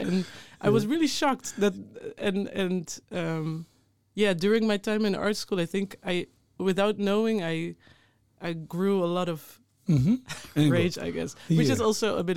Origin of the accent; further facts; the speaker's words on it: Netherlands; growing up in the Netherlands and feeling cast out as well in, I guess, in the literary world